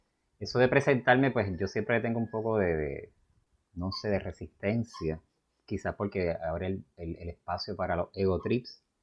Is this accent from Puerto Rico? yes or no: yes; Utuado, Puerto Rico; aquí en mi pueblo de Utuado